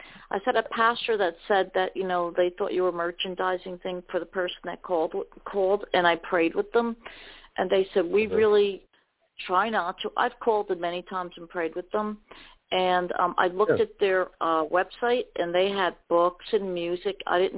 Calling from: New Jersey, United States; Okay, this is … from New Jersey.

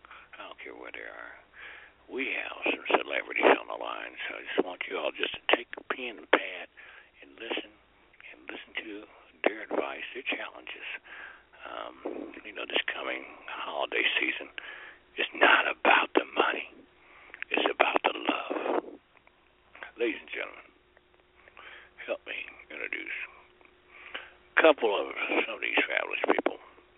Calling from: Snellville, Georgia, United States; I'm calling from the Promised Land, Snellville, Georgia.

